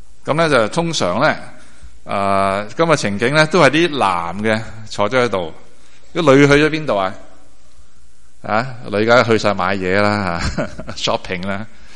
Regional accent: China; 因为里面讲了很多都是我们中国人很关心的问题

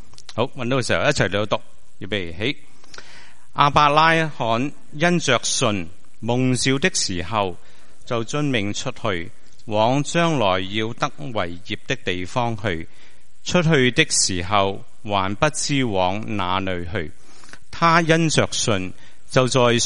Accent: Hong Kong; now in Los Angeles, United States; 其实知道我嚟自香港啊，即系嚟自香港嘅时候咧，即系我知道最尾我哋都会翻香港啊

